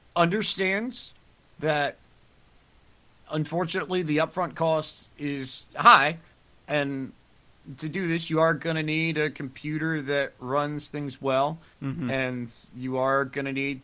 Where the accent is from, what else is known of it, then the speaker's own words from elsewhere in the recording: Winston-Salem, North Carolina, United States; Shoot, I'm from Winston-Salem. The Winston Cup headquarters were, you know, 15 minutes from my house.